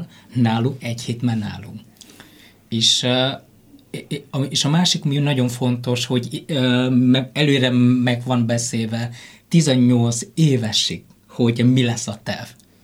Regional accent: Vietnam; moved away as an adult; now in Hungary; én 20 éve ezelőtt Vietnámból jöttem ide, a tanulás miatt kaptam az ösztöndi lehetőséget Vietnámban.

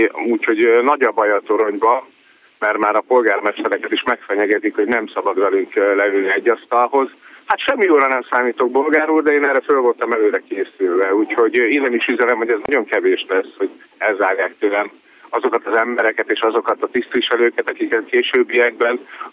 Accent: Dunaújváros, Fejér, Hungary; valahogy így nőttem föl Dunaújvárosban

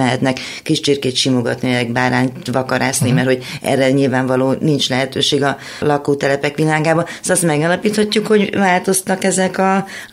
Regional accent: Transylvania, Romania; Én erdélyi vagyok

